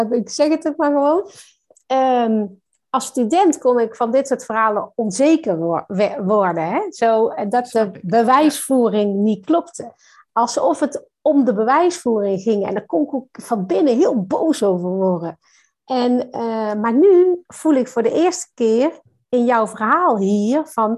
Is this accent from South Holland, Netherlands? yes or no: no; North Brabant, Netherlands; Ik kom uit Brabant, sorry.